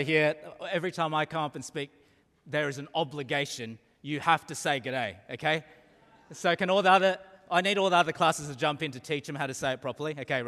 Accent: Australia; And I love talking about my home country, as you know. If you've ever, anyone lived in Australia here before?

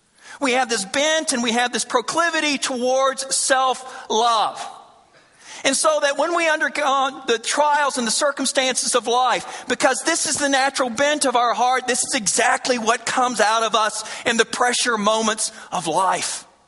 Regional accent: Arkansas, United States; I grew up in Arkansas. My greatest dream growing up was to play basketball for the Arkansas Razorbacks.

